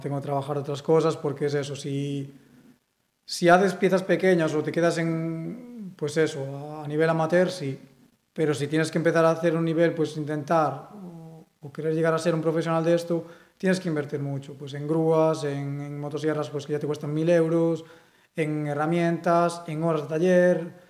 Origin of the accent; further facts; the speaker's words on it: Galicia, Spain; first language Galician; Spanish is a second language; Porque, bueno, yo hablo gallego en casa y siempre y tal. Entonces, es muy parecido.